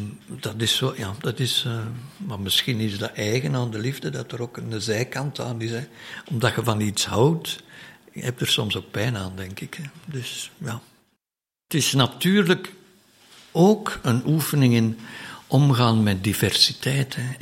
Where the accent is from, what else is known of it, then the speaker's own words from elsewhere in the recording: Flanders, Belgium; now in Brussels, Belgium; Ik ben een Kempenaar, dus van het noorden van het land.